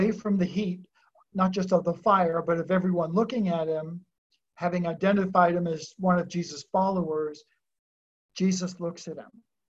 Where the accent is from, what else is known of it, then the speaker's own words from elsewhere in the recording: New Brunswick, Canada; I'm from New Brunswick, Canada